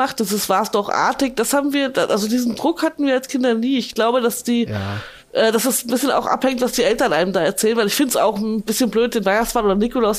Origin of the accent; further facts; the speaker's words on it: Kassel, Hesse, Germany; ich komme ja aus der Kassel, aus der Umgebung da, auf Geismar. Noch ein kleines Örtchen weiter, was aber keine eigene Postleitzahl hat, wo ich aufgewachsen bin.